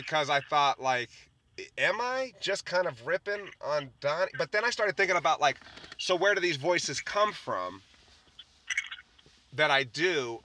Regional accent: Midwest, United States; also born or lived in Florida / California / Hawaii; I guess because I was raised in the Midwest, but I've lived in Florida and California, Hawaii, like I've lived in some pretty strange places that I think that helped sort of solidify my Midwestern sensibility.

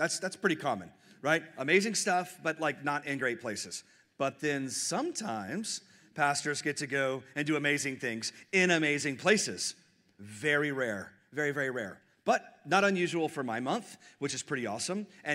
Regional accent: Texas, United States; I mean, as a Texan, we even remember things where we completely got destroyed, like the Alamo.

